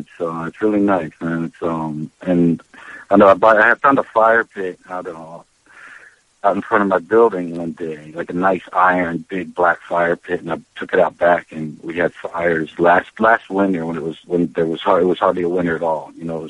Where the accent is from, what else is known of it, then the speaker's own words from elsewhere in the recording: West Virginia, United States; But I was raised in West Virginia, and my mother's a little bit, he has a southern accent, so she turned